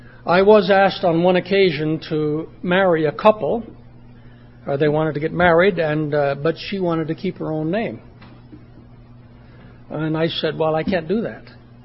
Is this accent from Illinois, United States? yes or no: no; Oregon, United States; I came from Oregon in the west. She came from the city. I came from the country. She came from where it's cold. I came from where it's warm.